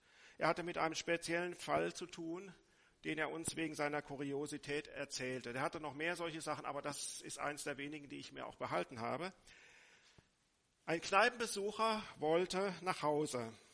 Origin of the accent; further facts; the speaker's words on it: Krefeld, North Rhine-Westphalia, Germany; Wir kommen aus Krefeld und gehen in die Gemeinde in Dülken